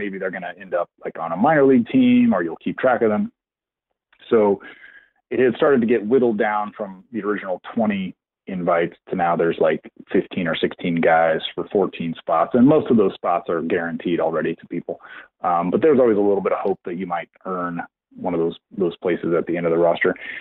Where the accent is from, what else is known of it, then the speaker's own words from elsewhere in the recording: Meriden, Kansas, United States; Lon Kruger's from Silver Lake, Kansas, and I'm from Meriden, Kansas, and these are towns that are about 15 miles apart.